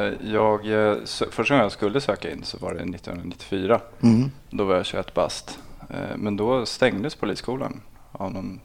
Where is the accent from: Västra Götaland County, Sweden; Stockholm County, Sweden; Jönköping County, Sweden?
Stockholm County, Sweden; Botkyrka; Jag är uppvuxen i Botkyrka i Alby. Fram till jag var 12. Och sen en annan förort då, som heter Salen.